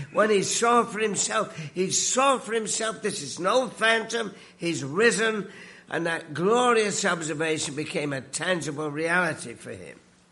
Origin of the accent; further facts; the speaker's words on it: United Kingdom; now in Canada; I come from the United Kingdom many years ago, but I keep the remnants of my accent.